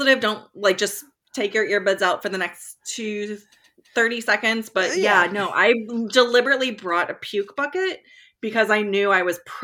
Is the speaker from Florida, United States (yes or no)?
yes; Florida, United States; I grew up in Florida, and we would eat lunch outside